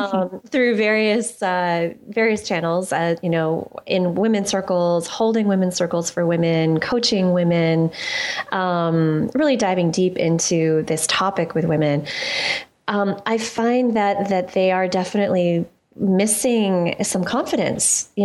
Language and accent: English; Connecticut, United States; how we both came from Connecticut, and, I grew up there just outside of New York, and I was in a fairly actually conservative environment there.